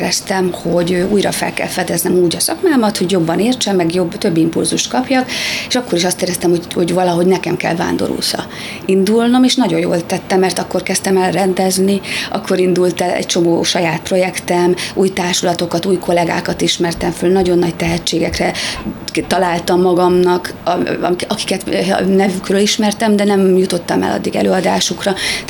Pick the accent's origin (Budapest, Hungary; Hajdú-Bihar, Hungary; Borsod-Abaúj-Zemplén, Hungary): Hajdú-Bihar, Hungary; Hajdúböszörmény; Addig egy teljesen átlagos hajdúböszörményi családtagja voltam, Bud Spencer filmeken nőttem föl